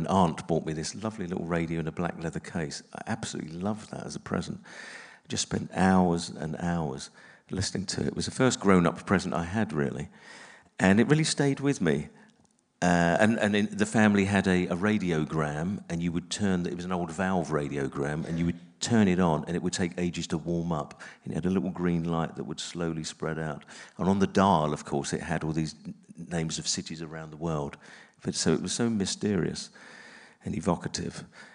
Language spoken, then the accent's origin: English; London, United Kingdom; also born or lived in Suffolk; I was not unhappy growing up in East London